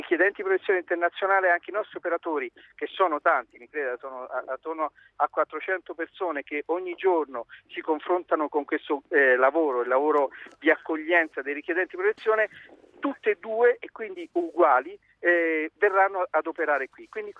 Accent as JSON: {"language": "Italian", "town": "Castel Sant'Angelo sul Nera", "region": "Marche", "country": "Italy", "said": "io sono un terremotato, perché tra l'altro sono di Castel Sant'Angelo sul Nera, che è uno dei comuni che sta dall'altra parte del monte di Amatrice"}